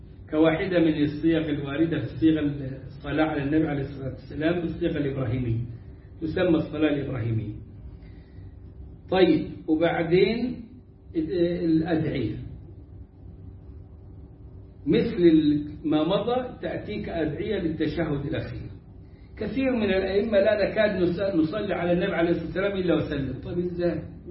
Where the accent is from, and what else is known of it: Egypt